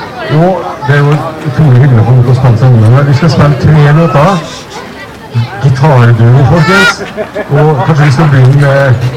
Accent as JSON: {"language": "Norwegian", "town": "Kristiansund", "region": "Møre og Romsdal", "country": "Norway", "said": "Men jeg må fortelle, jeg kommer jo fra Kristiansund"}